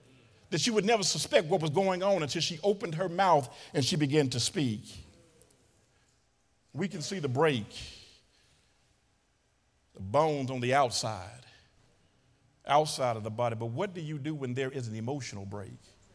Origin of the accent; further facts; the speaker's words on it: Memphis, Tennessee, United States; I remember years ago growing up in Memphis, Tennessee